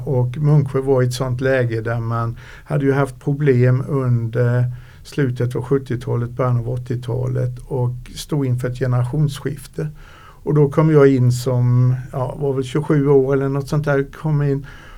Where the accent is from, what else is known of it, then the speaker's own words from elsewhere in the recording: Nybro, Kalmar County, Sweden; jag är uppvuxen i Nybro